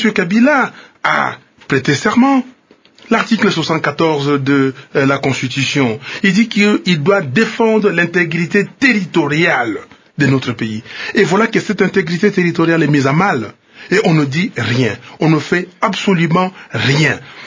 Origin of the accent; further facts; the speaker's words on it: DR Congo; je suis ici, à Kinshasa, je suis congolais